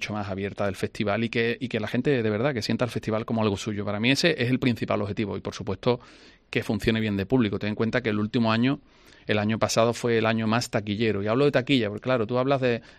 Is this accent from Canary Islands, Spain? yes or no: no; Huelva, Andalusia, Spain; Soy de Huelva, como sabéis, y para mí es algo muy importante, muy emocional.